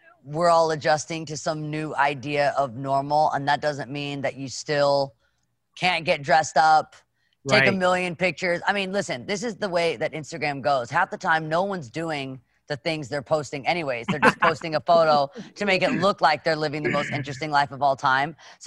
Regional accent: Nashville, Tennessee, United States; I'm from Nashville, Tennessee. So people don't just pass out candy in Nashville. Dads are out there grilling.

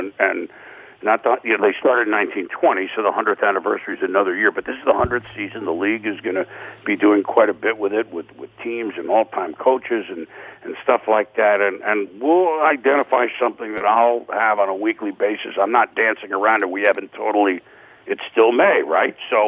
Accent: New England, United States; You know, I grew up in New England.

